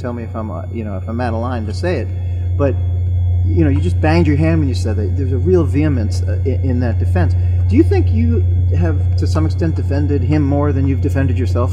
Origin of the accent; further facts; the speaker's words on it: Brooklyn, New York, United States; You know, I'm from Brooklyn.